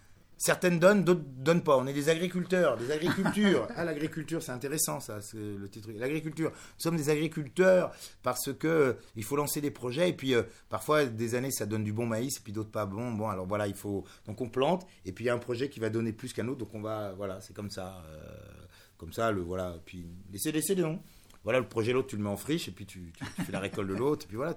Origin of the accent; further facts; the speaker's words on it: France; Moi, je suis français depuis bien plus longtemps que beaucoup de gens.